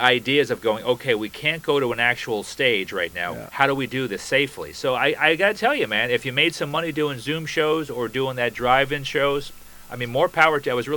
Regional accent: Florida, United States; I come from Florida in the Tampa Bay area where we have enough road rage.

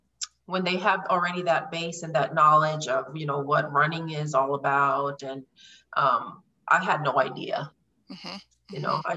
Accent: Puerto Rico; now in Elizabethtown, United States; I currently live in Elizabethtown, Kentucky. I'm originally from Puerto Rico, and been in the United States for quite some time right now.

